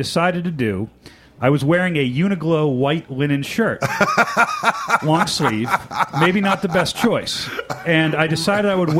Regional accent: Boston, Massachusetts, United States; now in New York City, United States; And I am from Boston, but there's a lot of things about Boston that I take issue with.

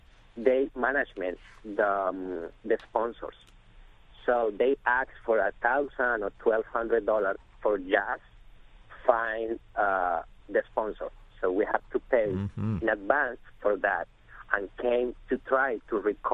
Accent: Colombia; English is a second language; I'm from Colombia.

